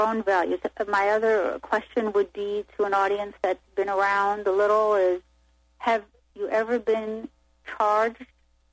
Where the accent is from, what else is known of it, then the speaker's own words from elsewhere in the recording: New York, United States; 1,000 years ago, when I was growing up in New York, and you know, a tough neighborhood